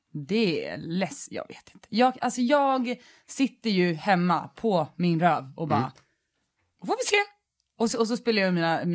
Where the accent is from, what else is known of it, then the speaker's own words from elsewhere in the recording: Danderyd, Stockholm County, Sweden; Danderyd.